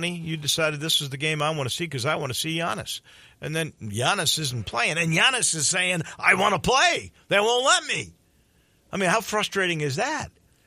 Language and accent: English; Midwest, United States; Now, I grew up in Big Ten country.